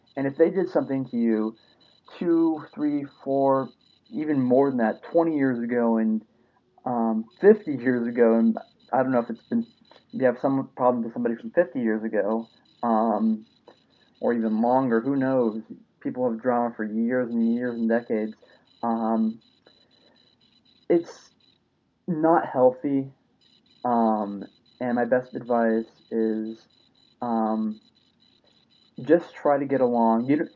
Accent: Albuquerque, New Mexico, United States; I'm from Albuquerque originally. It is my hometown. I was born and raised there. I'm a native New Mexican

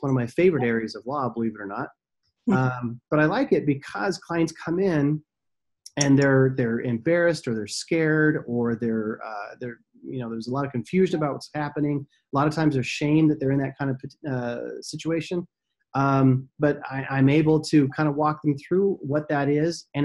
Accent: Vernal, Utah, United States; I'm originally from Utah, a little small town in Utah called Vernal. Great little place. Love it.

